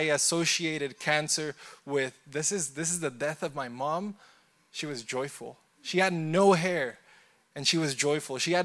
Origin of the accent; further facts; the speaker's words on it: Costa Rica; My mother, when I was very young, I grew up in Costa Rica, Catholic Church, and she met Jesus, encountered Jesus.